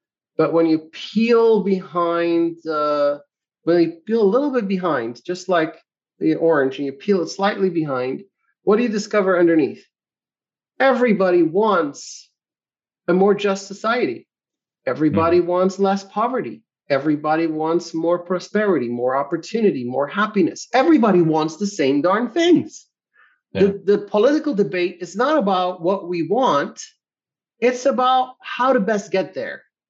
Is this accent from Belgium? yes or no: yes; Belgium; Now, I come from Belgium, tiny country, huge countries around it.